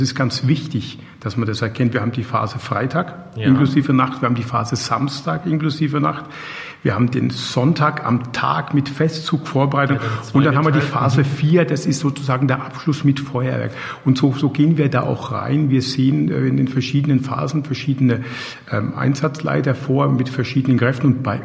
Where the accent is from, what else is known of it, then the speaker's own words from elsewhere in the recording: Bad Kissingen, Bavaria, Germany; ich selbst bin ja gebürtiger Kissinger